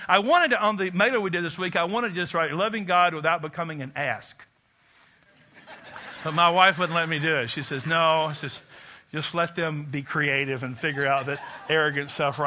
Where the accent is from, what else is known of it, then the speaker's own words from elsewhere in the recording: the South, United States; I was raised in the South in cultural Christianity, where Jesus was a nice white guy.